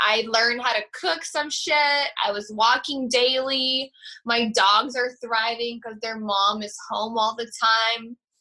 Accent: Toronto, Ontario, Canada; also born or lived in Ukraine; now in United States; So I'm Ukrainian born. A lot of people don't know that. They think I'm Ukrainian born, but I grew up in Toronto, Canada, 416. I'm Canadian by nationality, and then I was lucky enough to become American back in 2013.

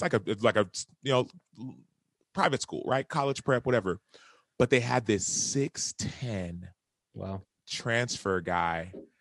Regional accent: Dallas, Texas, United States; I'm from Dallas. The school's in Houston.

